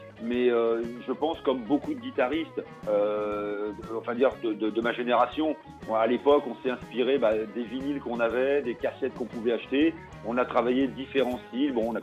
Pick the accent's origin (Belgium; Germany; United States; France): France; Paris, Île-de-France; moi je suis né à Paris, je suis un vrai petit parisien, donc c'est du blues blanc, du blues urbain, parce que j'ai toujours vécu à la ville, à Paris